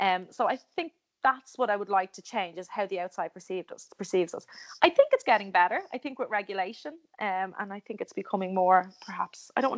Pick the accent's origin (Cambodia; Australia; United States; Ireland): Ireland; And I did that real Irish thing where I said, ah, sure, it'll be grand. And what you actually mean as an Irish person is, don't worry about it, like, it'll be fine.